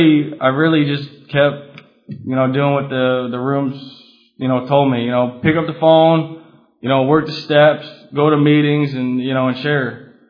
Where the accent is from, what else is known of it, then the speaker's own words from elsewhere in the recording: Encinitas, California, United States; I'd say I'm from Encinitas.